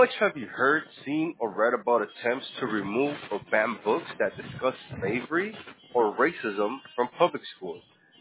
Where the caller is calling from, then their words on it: Florida, United States; I'm calling from Florida, sir. We're located in Florida.